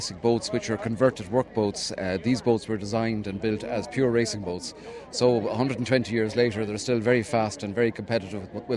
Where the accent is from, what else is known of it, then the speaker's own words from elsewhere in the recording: Cork, Munster, Ireland; I'm from Cork